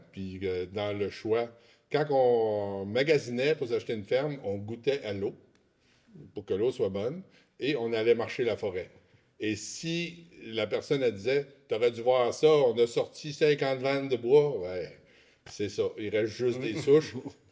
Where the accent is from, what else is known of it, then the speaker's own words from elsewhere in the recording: Montreal, Quebec, Canada; Moi, je viens de Montréal, puis la fin de semaine, je ne retournais pas chez moi.